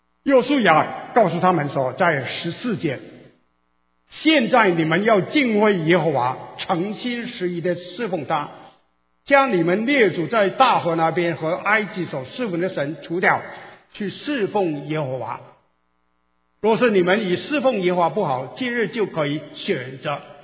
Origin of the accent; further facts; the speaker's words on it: Guangdong, China; 我们广东人也有很多的神